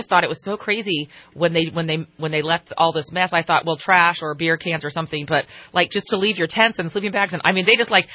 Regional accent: Redding, California, United States; And oftentimes when I'm traveling, I'll say I'm from Reading, and they're like, oh, is that, I've been to that lake up there.

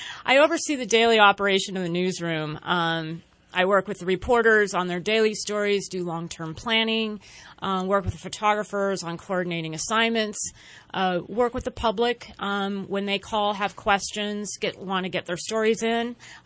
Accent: Modesto, California, United States; I grew up in Modesto, not too far from here in the Central Valley.

